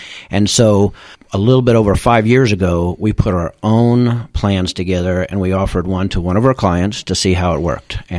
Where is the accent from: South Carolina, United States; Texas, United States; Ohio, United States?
Texas, United States; Dallas; Well, I was born in Dallas, went to school at Green Hill, actually, here.